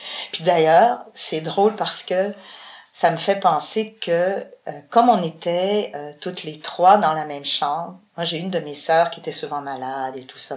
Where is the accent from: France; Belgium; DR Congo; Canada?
Canada; Chicoutimi, Quebec; moi, je viens du Saguenay, de Chicoutimi. Je suis née à Chicoutimi. J'y ai vécu jusqu'à l'âge de 6 ans, 7 ans, 7 ans et demi, en fait, en deuxième année. En plus, après, j'ai déménagé à Chicoutimi-Nord